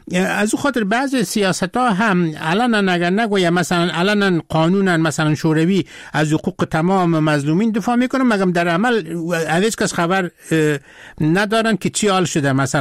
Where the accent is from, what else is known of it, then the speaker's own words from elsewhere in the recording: Afghanistan; moved away; در قزاقستان مردم که فهمیدن که من از افغانستان هستم